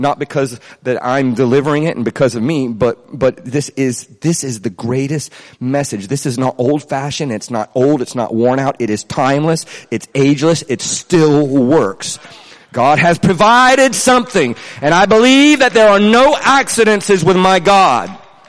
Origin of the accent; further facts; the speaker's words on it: Florida, United States; I was raised in Florida, and it was a place I didn't want to be, and I was trying to hide from it.